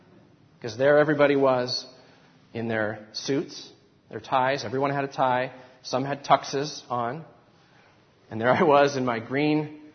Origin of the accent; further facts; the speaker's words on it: Northwest, United States; I grew up in the Northwest. Things tend to be more casual in the Northwest.